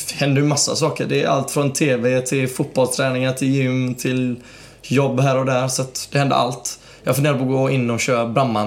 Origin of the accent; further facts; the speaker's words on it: Gothenburg, Västra Götaland County, Sweden; tycker det är charmigt när man hör direkt att vi är från Göteborg